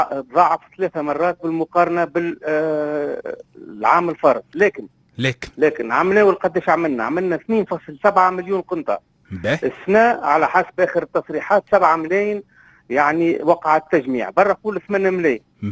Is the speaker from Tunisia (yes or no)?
yes; Tunisia; عندي انا كمستهلك تونسي